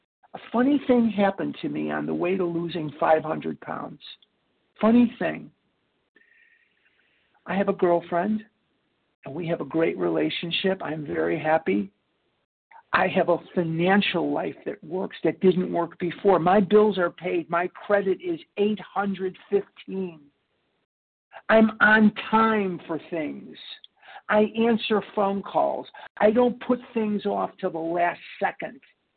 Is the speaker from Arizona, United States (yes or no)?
yes; Scottsdale, Arizona, United States; now in Arlington Heights, United States; I'm from Scottsdale, Arizona, but I'm currently in Arlington Heights, Illinois, across from Poop Park.